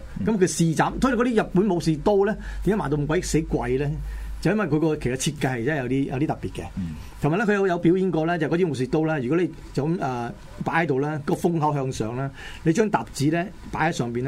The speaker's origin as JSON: {"language": "Cantonese", "country": "China", "said": "又同我哋中國人一樣啦，係要打下啲俄羅斯嘅。"}